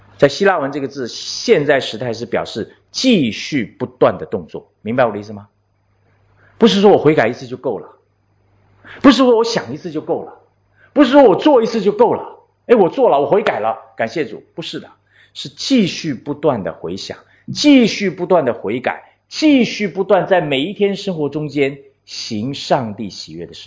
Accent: Taiwan; 我不晓得你们懂不懂福建话啊？我从台湾来，我会讲福建话、闽南话啊。

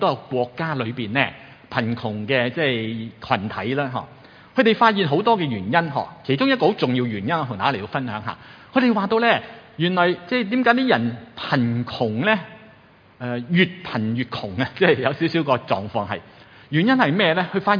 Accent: China; 我哋中國人有一句名言係咩呢？

